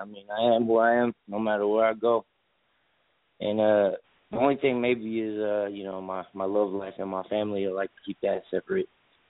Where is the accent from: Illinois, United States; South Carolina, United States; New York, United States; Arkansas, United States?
New York, United States; Queens; born there; I was born in Queens. I was too young when we moved, but... Yeah, that's the place that birthed me.